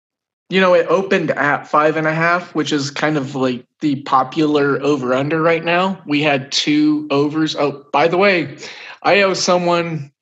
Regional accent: Oklahoma, United States; Come on, I'm from Oklahoma, and I can do it.

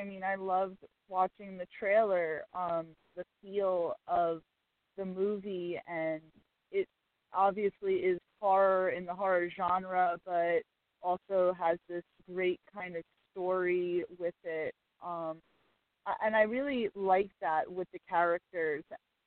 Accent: New York, United States; Westchester, New York, kind

